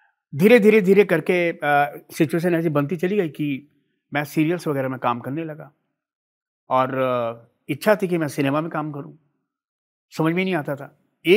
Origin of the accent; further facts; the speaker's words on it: Mathura, Uttar Pradesh, India; मैं उत्तराखंड से हूं, मेरी पैदाइश वहां की है, लेकिन मेरा रहन सहन, मेरा लालन पालन, मेरी एजुकेशन, मेरा theatre, each and everything Mathura, Uttar Pradesh, Krishna की नगरी।